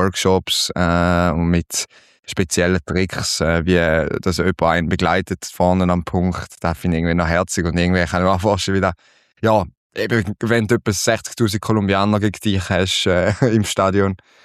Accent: Switzerland; für uns als Schweizer

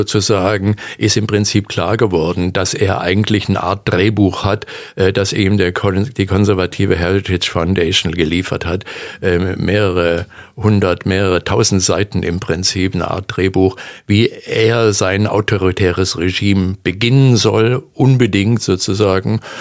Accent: Münster, North Rhine-Westphalia, Germany; als Münsteraner muss man den Deutschen eben erklären, was das bedeutet.

